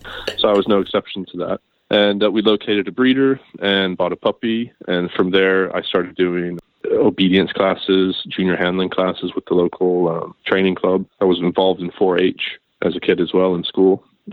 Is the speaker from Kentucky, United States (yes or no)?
yes; Elizabethtown, Kentucky, United States; born there; I'm American. I didn't grow up in England. I was born in Elizabethtown, Kentucky.